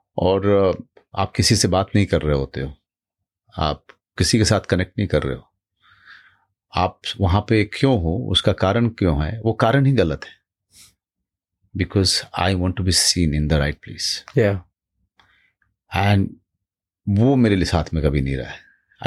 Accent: Bihar, India; born there; मैं गांव में पैदा हुआ था। मेरे पिताजी किसान थे, 6 भाई बहन हम लोग।

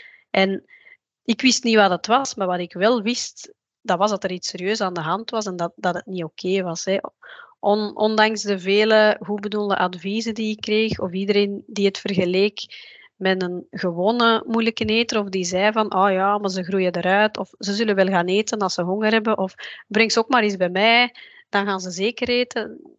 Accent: Belgium; uit België.

